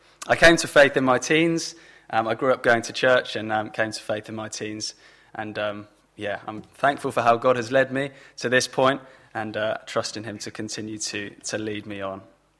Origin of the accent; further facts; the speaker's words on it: Tilehurst, South East England, United Kingdom; I've lived in Reading for my whole life. I turned 30 at the end of last year, so 30 years in Reading. I grew up in Tilehurst. Moved to Calcot 4 years ago.